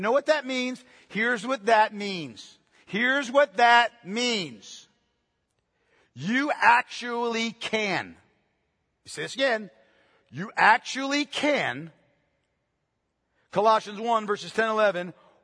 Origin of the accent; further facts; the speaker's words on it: Canton, Pennsylvania, United States; when I was growing up in Canton, Pennsylvania, a little podunk town, I had no idea of the big world outside of Canton. That was my whole world.